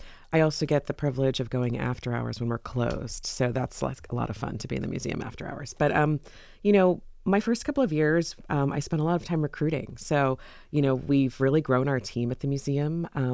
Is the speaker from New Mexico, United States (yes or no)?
no; New York, United States; also born or lived in Miami, United States / Louisiana, United States; now in Columbus, United States; I moved from New York to Columbus, and I think we've talked about that. I'm originally from there and grew up there, but I've lived in different places for museums.